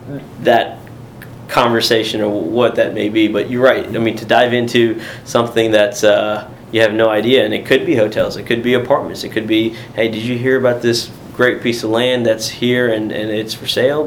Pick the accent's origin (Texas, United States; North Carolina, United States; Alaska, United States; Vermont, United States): North Carolina, United States; Charlotte; Which I'm born and raised in Charlotte. And I've been here for a very long time.